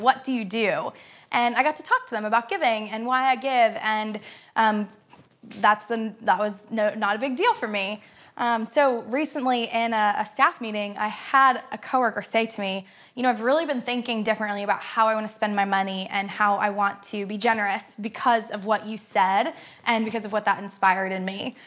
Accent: Cincinnati, Ohio, United States; I'm from Cincinnati originally, and I actually met Jesus while I was a college student at the University of Cincinnati through Crossroads.

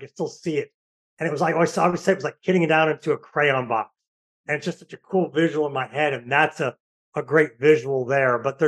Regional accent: St. Louis, Missouri, United States; I'm from St. Louis, you know, you can't introduce that in that area.

